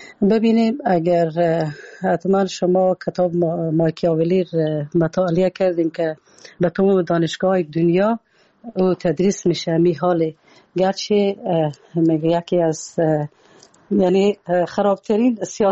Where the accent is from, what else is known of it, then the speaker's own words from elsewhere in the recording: Afghanistan; moved away; درسته که ما شما اگر بیرون از افغانستان هستیم